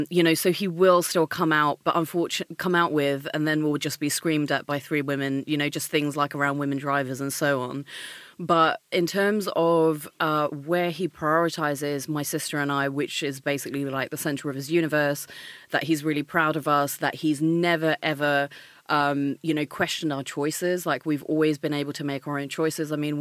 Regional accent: Maidstone, South East England, United Kingdom; Yeah, so I come from Maidstone, right?

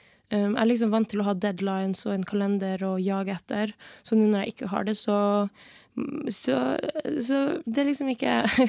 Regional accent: Northern Norway, Norway; Men så har jeg jo vært en del hjemme i Nord-Norge da.

